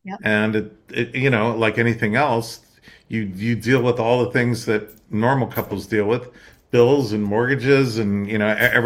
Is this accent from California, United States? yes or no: no; Ohio, United States; and I'm from Ohio, so that's where I go.